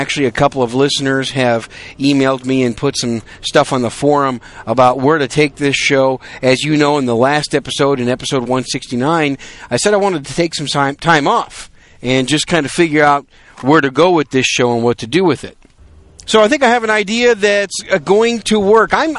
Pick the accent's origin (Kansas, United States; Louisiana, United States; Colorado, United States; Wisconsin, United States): Wisconsin, United States; also born or lived in New York City; now in San Antonio, United States; I was born in New York City, raised in Wisconsin. Now I live in the great state of Texas, the Alamo City in San Antonio.